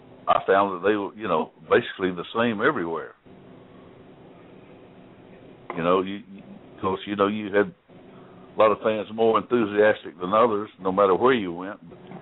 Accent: Columbus, United States; I'm not just saying because I'm from Columbus

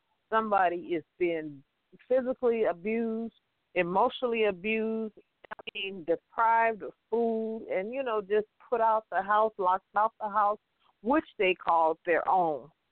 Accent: Compton, California, United States; I was born and raised in Compton and the gangbangers and everything, but I didn't gangbang

